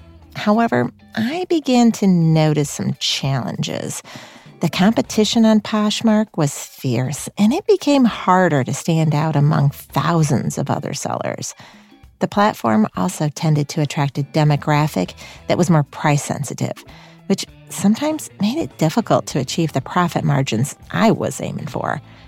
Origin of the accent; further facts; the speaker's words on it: New York, United States; from New York.